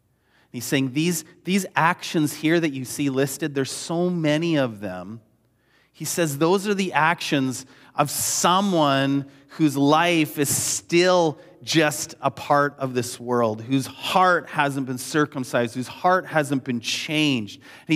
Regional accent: Canada; what's really stuck out to me is less about the fact that I'm Canadian, and I am Canadian.

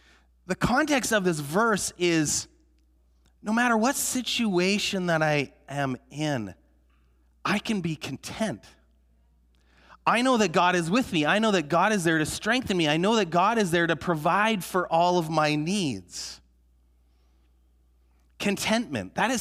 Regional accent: Canada; And it struck me as a young person growing up in Canada how discontent oftentimes we are

